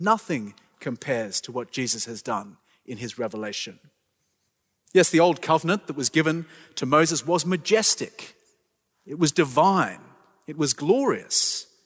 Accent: Australia; being an Australian.

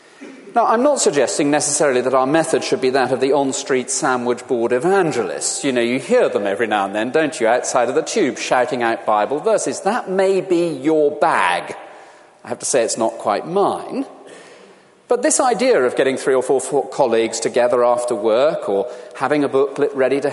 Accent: South West England, United Kingdom; As a young boy growing up in the West Country, we had various implements on our very antiquated little farm

